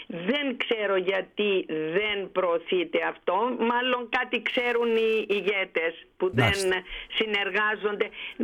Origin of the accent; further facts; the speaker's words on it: Greece; εμείς οι Έλληνες έχουμε ένα χάρισμα μεγάλο όλοι